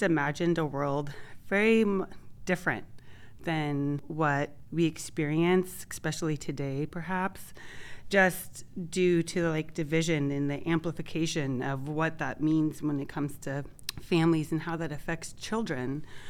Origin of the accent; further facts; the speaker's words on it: Tigard, Oregon, United States; also born or lived in Portland / Tualatin; Well, I was born up in Portland and grew up in Tigard and Tualatin